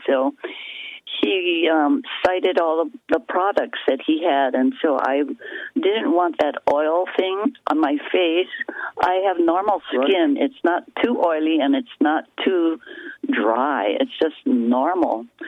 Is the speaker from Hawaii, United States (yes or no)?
yes; Hawaii, United States; You know, having been born and raised in Hawaii, the tropics where it's always, well, most of the time it's always sunny.